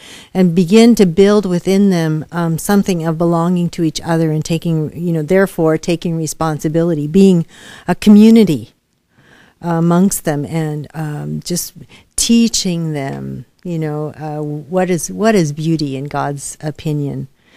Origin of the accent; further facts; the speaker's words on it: United States; whereas growing up in America, my American mother said